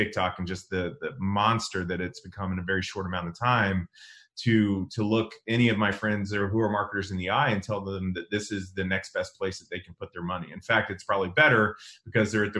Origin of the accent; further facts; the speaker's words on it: Tomball, Texas, United States; I grew up in Northwest Houston, a small town called Tomball, Texas.